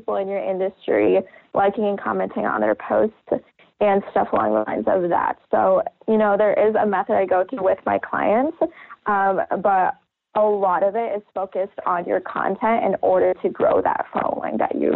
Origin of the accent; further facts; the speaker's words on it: Ames, Iowa, United States; So for me, I'm from Ames, Iowa. So I would put hashtag Ames, Iowa in all of their posts.